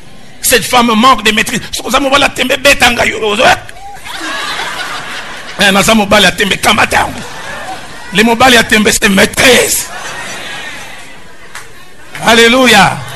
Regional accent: Kinshasa, DR Congo; là où j'ai grandi à Bandal

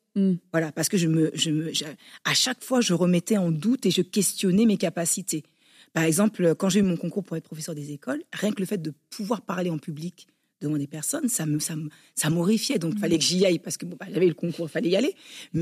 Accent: France; Mes parents étaient musulmans, donc on fêtait pas forcément Noël. Donc j'ai grandi en France.

